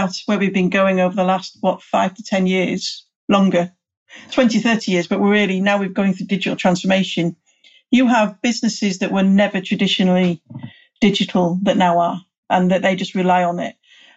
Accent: United Kingdom; obviously I'm British and I say data, not data

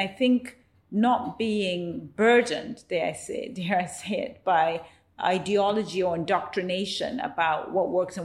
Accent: Zambia; born there; I was born in Zambia post-colonial period.

